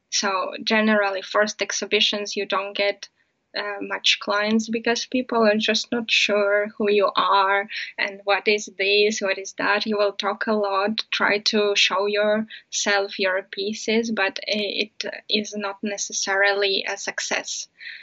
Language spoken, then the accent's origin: English; Saint Petersburg, Russia; born there; English is a second language; now in Chudovo, Russia; I was born in St. Petersburg, and I come there quite often. But now I live in a small town called Chudova.